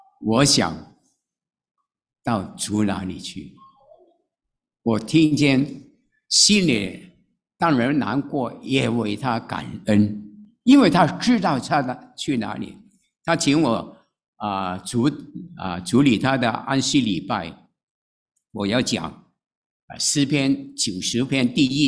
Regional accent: China; 我们中国人常常有一句话说

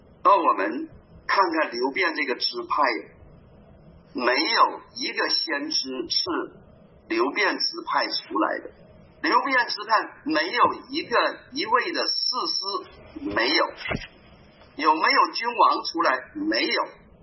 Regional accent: Northeast China, China; 我们东北人叫服

